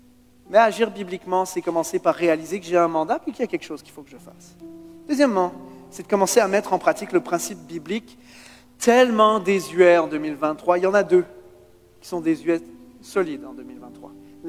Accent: Switzerland; now in Canada; Regardez, on vient de la Suisse, un des pays les plus chers du monde. Ça fait 12 ans qu'on est au Québec quand même

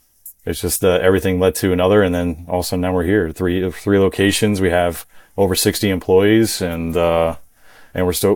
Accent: New York, United States; now in Tampa, United States; No. We're from New York. So we brought that hustle down here, you know?

